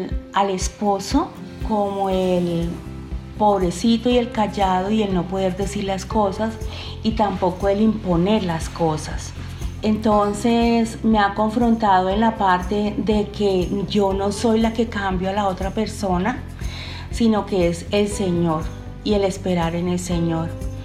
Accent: Cundinamarca, Colombia; now in Sabaneta, Colombia; soy colombiana de una ciudad de Cundinamarca y Dios me trajo a estas tierras antioqueñas y vivo acá en Sabaneta, Antioquia.

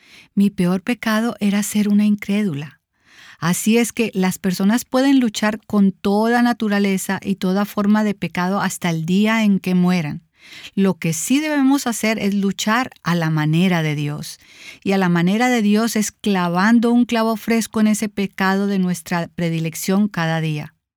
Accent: North Carolina, United States; Yo soy de Carolina del Norte, Cámara de Representantes 2.

